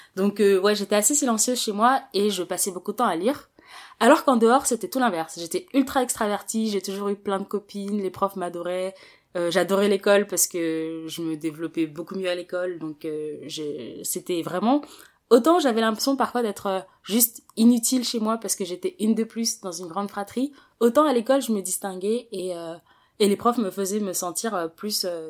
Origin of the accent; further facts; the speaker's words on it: Paris, Île-de-France, France; le nom de famille le plus courant au Sénégal. J'ai 23 ans et j'ai grandi à Paris. Je suis née, j'ai grandi à Paris dans une grande famille